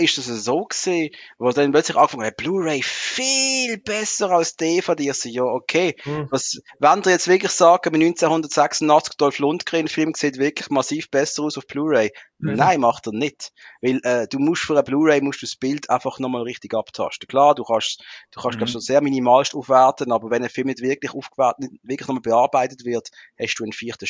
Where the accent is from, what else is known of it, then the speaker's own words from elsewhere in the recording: Muttenz, Basel-Landschaft, Switzerland; Wir haben noch Videotheken gehabt. Also im Ort, wo ich aufgewachsen bin, Muttens